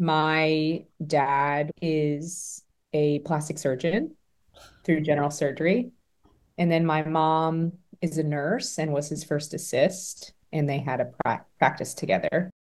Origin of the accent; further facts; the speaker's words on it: Atlanta, Georgia, United States; I am from the Atlanta area. My whole family is here.